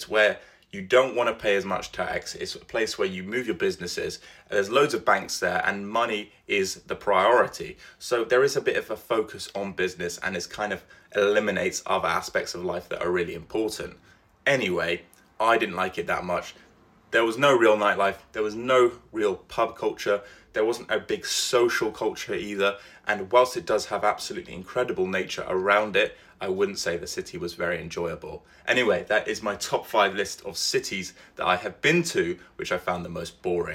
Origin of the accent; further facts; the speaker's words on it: London, United Kingdom; Once again, maybe this is because I was brought up in London.